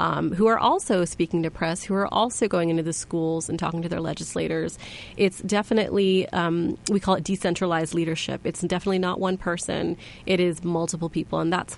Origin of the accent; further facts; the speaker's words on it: United States; also born or lived in United Kingdom; I was born in the UK. My parents are from India. I grew up in the United States.